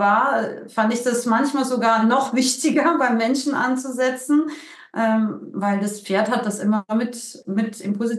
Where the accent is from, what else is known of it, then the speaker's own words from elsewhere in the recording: Austria; Bei uns in Österreich sagt man Putzle, ja. Ich bin übrigens aus Österreich